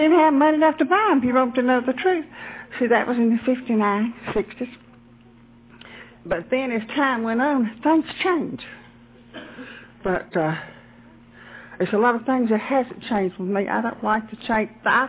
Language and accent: English; Durham, North Carolina, United States; I forgot to say I was raised in Durham, North Carolina.